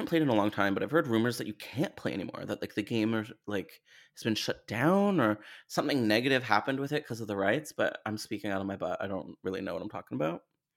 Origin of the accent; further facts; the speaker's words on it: Canada; as a Canadian